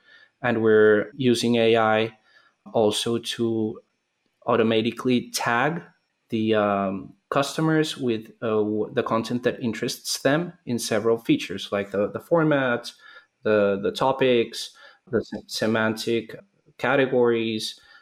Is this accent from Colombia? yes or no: yes; Colombia; I'm originally Colombian. So I was born in Colombia, born and raised in Colombia.